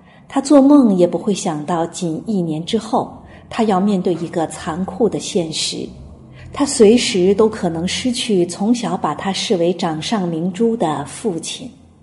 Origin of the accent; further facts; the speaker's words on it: Qingdao, Shandong, China; 我这个从小在海边长大，自认热爱大海的青岛人